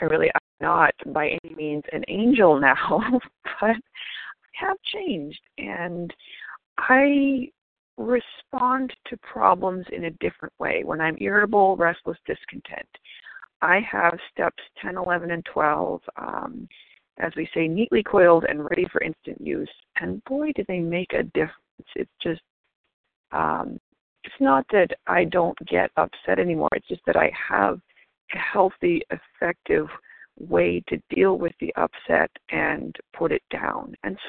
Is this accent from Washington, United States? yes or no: no; Maine, United States; I am a recovered compulsive eater from Maine.